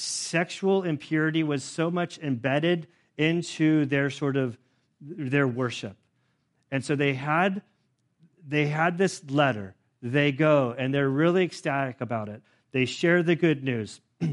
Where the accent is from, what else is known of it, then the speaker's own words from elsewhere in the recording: Lake Tahoe, United States; I was inviting them to my hometown of Lake Tahoe, my childhood home